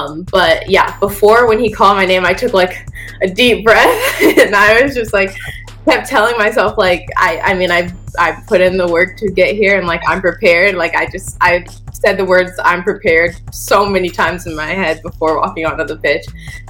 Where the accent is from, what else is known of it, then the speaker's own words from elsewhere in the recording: the South, United States; I mean, I'm from the South, so the warmth and the sun is always a plus.